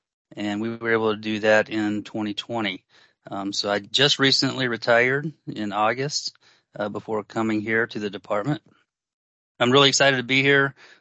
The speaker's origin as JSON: {"language": "English", "region": "Florida", "country": "United States", "said": "I'm from Florida, attended the University of Alabama, where I got my bachelor's degree before joining the Navy."}